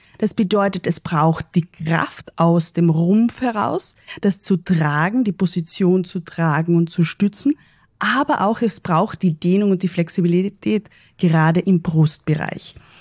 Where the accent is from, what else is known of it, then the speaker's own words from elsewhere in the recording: Carinthia, Austria; die Kombination gerade bei uns in Kärnten